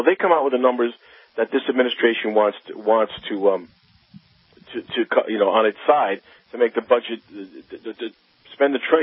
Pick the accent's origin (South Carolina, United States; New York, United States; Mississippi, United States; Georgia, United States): New York, United States; my home state of New York